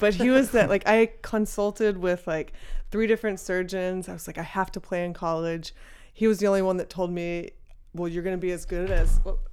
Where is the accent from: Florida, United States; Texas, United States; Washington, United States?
Texas, United States; Dallas; Yeah, I grew up in Texas.